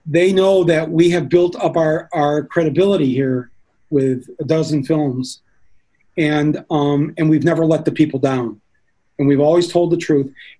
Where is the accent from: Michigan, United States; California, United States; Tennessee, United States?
Michigan, United States; Flint; Again, did I say we're from Flint?